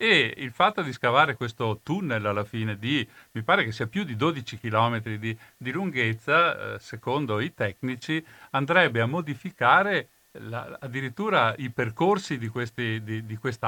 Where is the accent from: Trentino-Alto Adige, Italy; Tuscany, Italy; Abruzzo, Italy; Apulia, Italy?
Trentino-Alto Adige, Italy; born there; Io sono nato in Valsugana